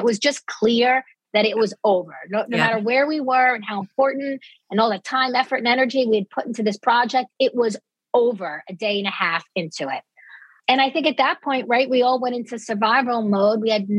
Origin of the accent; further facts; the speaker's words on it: Dix Hills, New York, United States; I was raised in Dix Hills, exit 50.